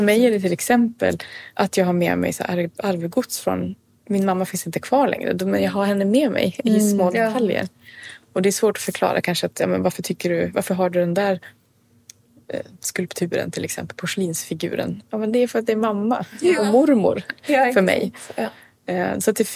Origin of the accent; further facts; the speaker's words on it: Norrland, Sweden; och jag kommer ju från Norrland. Där är det mörkt väldigt stora delar av året.